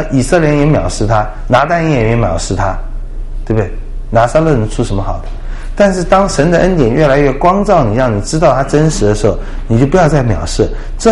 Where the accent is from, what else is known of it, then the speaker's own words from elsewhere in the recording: China; 这个从我们中国人观点来讲